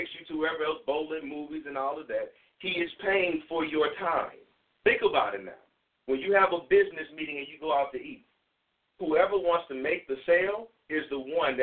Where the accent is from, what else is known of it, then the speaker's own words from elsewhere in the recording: St. Louis, Missouri, United States; moved away; I said, no, I'm from St. Louis.